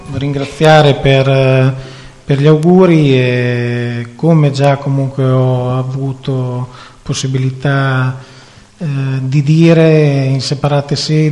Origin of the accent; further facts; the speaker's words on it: Perticara, Emilia-Romagna, Italy; io sono di Perticara